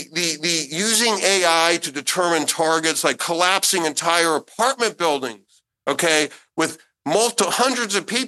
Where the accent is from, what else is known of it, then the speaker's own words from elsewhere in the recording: Florida, United States; But where I grew up in Northeast Florida, to Jewish parents.